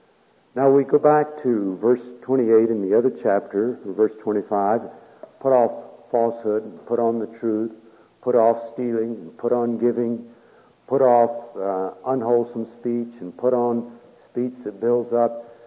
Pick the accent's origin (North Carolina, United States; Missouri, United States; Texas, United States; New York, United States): Texas, United States; born or raised there